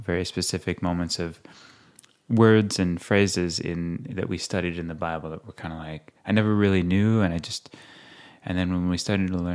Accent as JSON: {"language": "English", "region": "California", "country": "United States", "tie": "born or raised there", "said": "I grew up on a farm in California."}